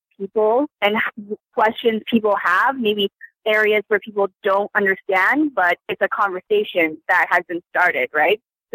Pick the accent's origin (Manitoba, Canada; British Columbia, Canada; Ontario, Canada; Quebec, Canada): British Columbia, Canada; Vancouver; also born or lived in China; and I'm from Vancouver. I was born in China. I've lived on the West Coast my whole life.